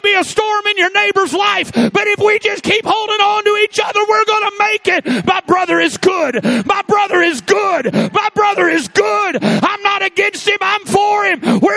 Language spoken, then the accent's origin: English; Illinois, United States; Now, I grew up in the Midwest. I'm from Southern Illinois.